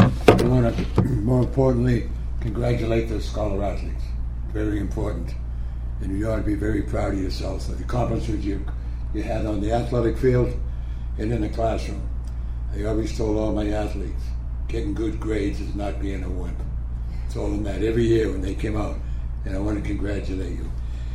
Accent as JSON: {"language": "English", "town": "Dorchester", "region": "Massachusetts", "country": "United States", "tie": "born or raised there", "said": "When I grew up in Dorchester, played for Jim Muscatop at Boston State."}